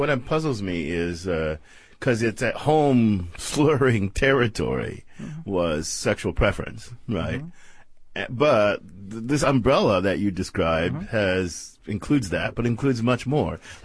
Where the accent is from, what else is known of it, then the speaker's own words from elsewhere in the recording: United States; I conceive of myself as a male. I conceive of myself as an American.